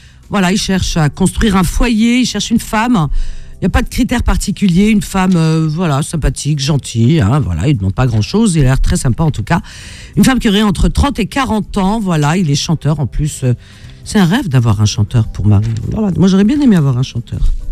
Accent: Algeria; Je suis Algérien, de toute façon, je ne suis pas chauvine.

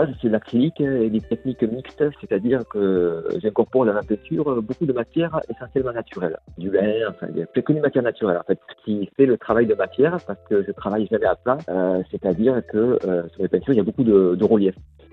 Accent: Montpellier, Occitanie, France; now in Aveyron, France; Voilà, moi je suis pas originaire du Tarn, je réside dans l'Aveyron. Voilà, sinon je suis originaire à la base de Montpellier.

